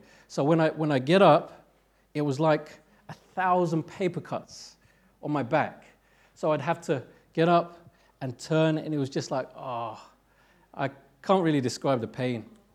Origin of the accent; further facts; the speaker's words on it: London, United Kingdom; I grew up in Tottenham, in North London